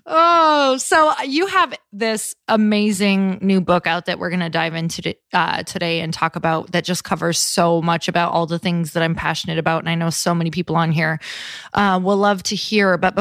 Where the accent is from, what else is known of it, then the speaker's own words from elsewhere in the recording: Midwest, United States; I let you know that I'm from the Midwest.